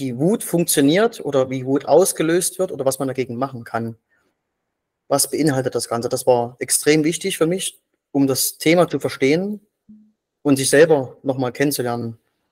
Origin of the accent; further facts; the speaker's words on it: Dresden, Saxony, Germany; ich komme aus Dresden, bin noch verheiratet und habe zwei Kinder im Alter von 2 und 5 Jahren und bin als Anlagentechniker in Dresden tätig.